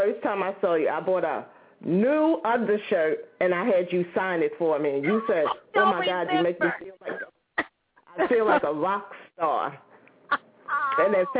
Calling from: New Jersey, United States; from North New Jersey.

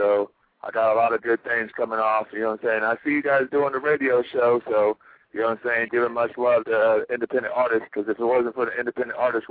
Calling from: Ohio, United States; I'm calling from Ohio.

